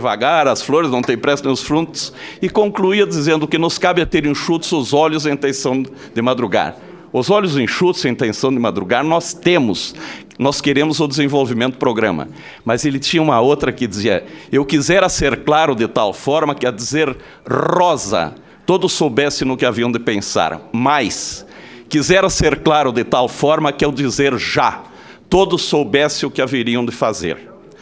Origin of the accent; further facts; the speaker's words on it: Erebango, Rio Grande do Sul, Brazil; eu sou natural de Erebango, interior do Rio Grande do Sul, que tem 3 mil habitantes